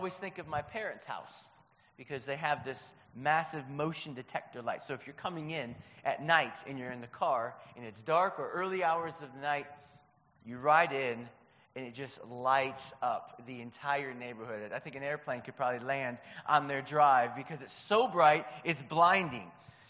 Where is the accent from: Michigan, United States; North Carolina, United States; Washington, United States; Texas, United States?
Michigan, United States; Ypsilanti; where I grew up near Detroit, Michigan, actually the home of Domino's Pizza, Ypsilanti, Michigan. So if you see a Domino's Pizza, that's where I'm from.